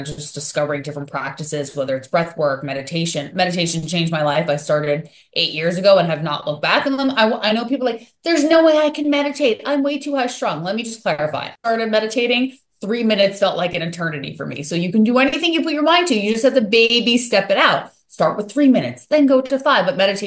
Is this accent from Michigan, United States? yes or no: no; New York, United States; But so I'm from New York, so I get that.